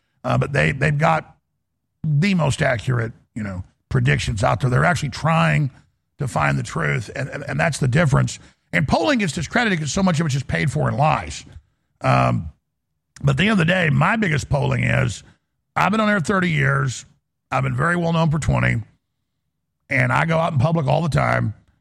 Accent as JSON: {"language": "English", "country": "United States", "said": "And I'm just a dad. I'm just an American."}